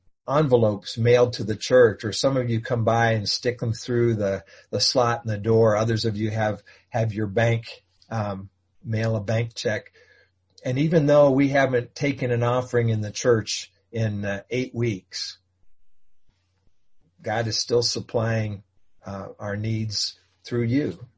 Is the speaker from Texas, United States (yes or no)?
yes; Dallas, Texas, United States; I didn't grow up a baseball fan. I grew up in Dallas.